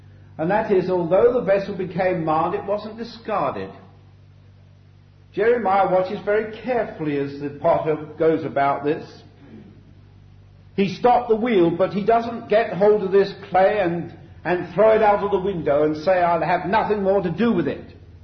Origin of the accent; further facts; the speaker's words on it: London, United Kingdom; I come from London by my accent. Certainly it's miles away from Wiltshire. But having been brought up in London, worked in London in the city for 7 years